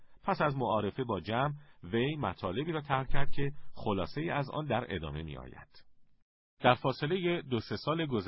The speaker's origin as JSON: {"language": "Persian", "country": "Iran", "moved": "as an adult", "lives_now": "Malaysia", "said": "به خصوص من 3 سال پیش از ایران بیرون آمدم."}